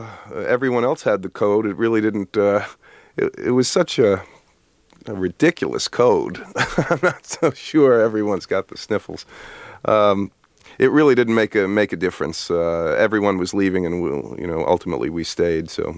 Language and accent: English; United States; I'm an American citizen and I saw these pilots.